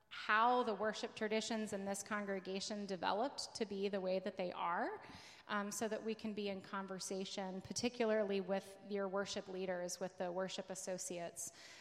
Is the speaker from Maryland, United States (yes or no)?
yes; Maryland, United States; I am a very East Coaster person. I'm from Maryland.